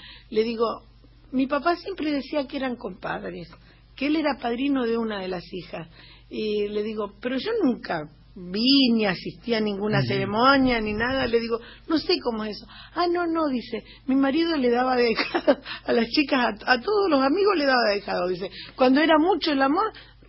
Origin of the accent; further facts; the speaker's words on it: Neuquén, Argentina; repasando mi niñez, nosotros vivíamos en Neuquén